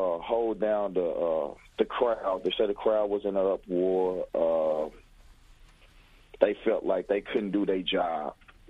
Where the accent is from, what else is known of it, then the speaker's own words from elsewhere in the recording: Pine Line, Missouri, United States; We both was born and raised in Pine Line, Missouri.